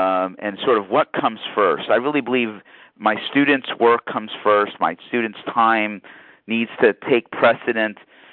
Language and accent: English; New York, United States; I'm a New Yorker, so sometimes I say some things that comes across the wrong way, whatever.